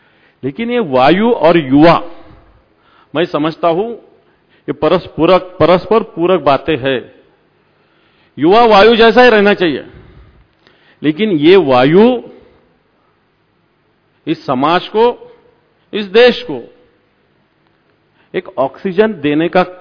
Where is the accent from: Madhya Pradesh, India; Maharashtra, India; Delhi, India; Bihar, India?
Maharashtra, India; मैं तो महाराष्ट्र से हूं, मराठी हूं